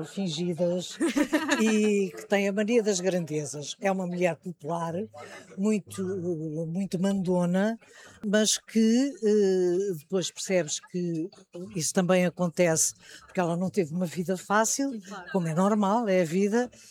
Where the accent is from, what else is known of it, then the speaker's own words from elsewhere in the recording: Lisbon, Portugal; eu não sou nada tradicionalista, sou lisboeta